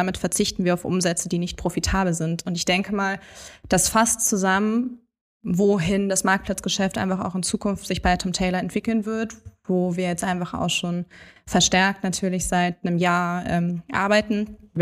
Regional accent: Hamburg, Germany; ich bin ein Hamburger Dern durch und durch, also hier geboren, aufgewachsen und hier irgendwie auch kleben geblieben.

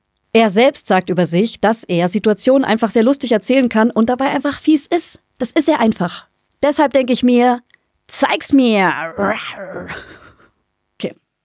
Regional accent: Hof, Bavaria, Germany; Ich komme aus in der Nähe von Hof, Oberfränkisch.

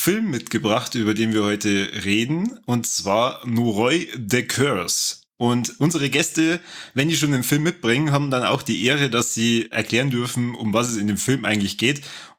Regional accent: Bavaria, Germany; accent: Bavarian; wir halten uns heute nicht zurück mit unserem bayerischen Dialekt, sondern wir labern ganz normal drauf

